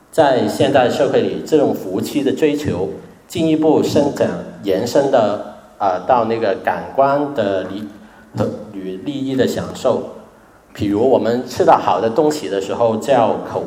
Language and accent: Chinese; Sydney, New South Wales, Australia; Chinese is a second language; also born or lived in Hong Kong; 我是从悉尼来的。我十多年前在悉尼毕业，然后呢，我就跟我的太太回到香港，然后结婚生孩子，读神学，然后三年的时候就回到悉尼定居